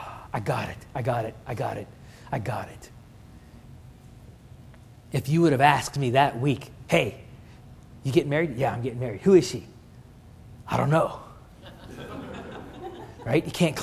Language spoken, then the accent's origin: English; Oklahoma, United States; It doesn't mean a whole lot here, but I'm from Oklahoma, right? Oklahoma's been a state since 1907, right? We have no history.